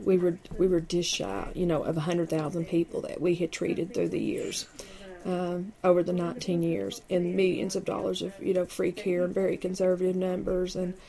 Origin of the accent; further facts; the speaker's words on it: Coeburn, Virginia, United States; In Coburn, which is, yeah, like, you know, 10 minutes from here.